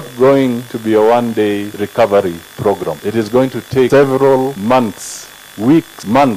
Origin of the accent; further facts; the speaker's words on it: Kenya; So I stand here to talk freely to you as a Kenyan